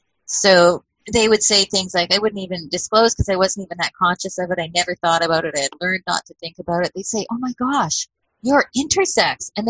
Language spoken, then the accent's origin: English; Edmonton, Alberta, Canada; I remember growing up in Edmonton, even as a teenager, so that would have been, you know, in the late 70s and 80s